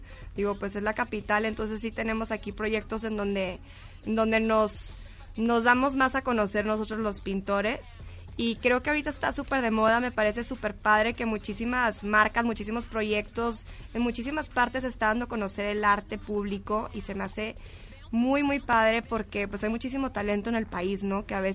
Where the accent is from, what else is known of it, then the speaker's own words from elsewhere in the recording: Monterrey, Nuevo León, Mexico; now in Mexico City, Mexico; No, yo soy de Monterrey, pero vivo en la Ciudad de México.